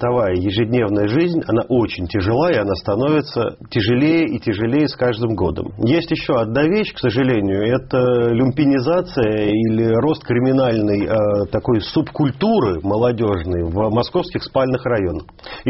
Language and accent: Russian; Moscow, Russia; И хотя я сам москвич, я, наверное, поругаю свой родной город